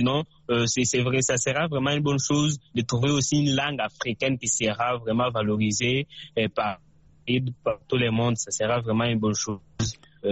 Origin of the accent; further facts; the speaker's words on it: DR Congo; first language Tshiluba; French is a second language; Il y a le Lingala et le Tshiluba, qui est ma langue maternelle, plus aussi les français.